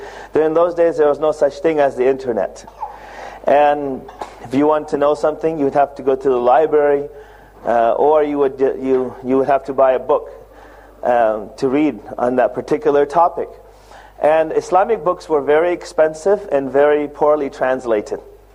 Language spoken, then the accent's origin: English; Seattle, Washington, United States; As you probably heard from the introduction, I grew up in Seattle, Washington.